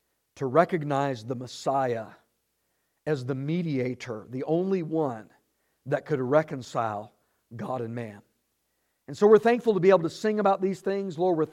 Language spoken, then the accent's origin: English; Texas, United States; headquartered in my home state of Texas.